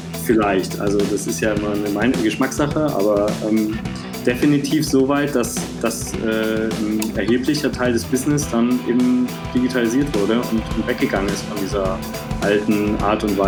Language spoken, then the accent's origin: German; Dresden, Saxony, Germany; Ich bin gebürtiger Dresdner, habe auch in Dresden dann zu der Zeit gelebt